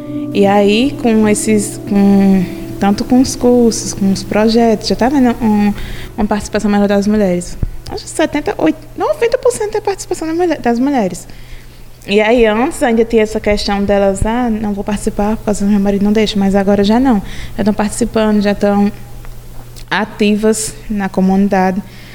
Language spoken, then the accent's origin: Portuguese; Porto Alegre, Brazil; sou de Porto Alegre. Comunidade rural. Agora não, diga, sou Porto Alegre, comunidade quilombola.